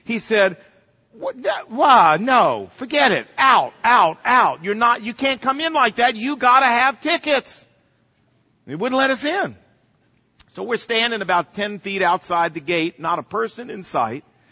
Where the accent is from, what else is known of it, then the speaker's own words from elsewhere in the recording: Virginia, United States; I said, well, ma'am, my son and I here, we're from Virginia.